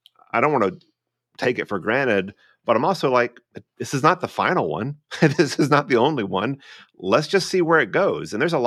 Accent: the South, United States; I grew up in the South where, you know, you shouldn't ask anyone any personal questions

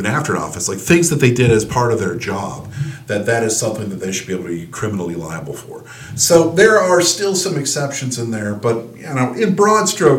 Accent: United States; And I find that deeply confusing as an American who doesn't speak German.

